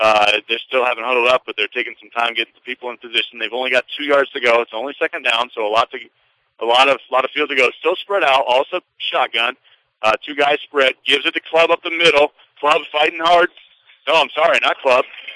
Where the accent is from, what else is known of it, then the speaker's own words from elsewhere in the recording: Richland, Iowa, United States; now in Ollie, United States; They're right there in Ollie, my hometown now, or at least my kid's hometown. I grew up just outside of Richland, spent a lot of time over in Ollie, though.